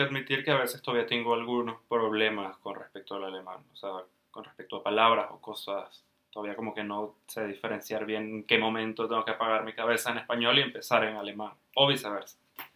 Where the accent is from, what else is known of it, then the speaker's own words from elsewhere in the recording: Venezuela; also born or lived in Buenos Aires, Argentina; now in Germany; soy de Venezuela. Estuve en Venezuela hasta el 2014, después decidí mudarme a Buenos Aires, Argentina. Ahí viví 3 años. Ahí conocí a mi novia, que es con la que vivo actualmente acá en Alemania.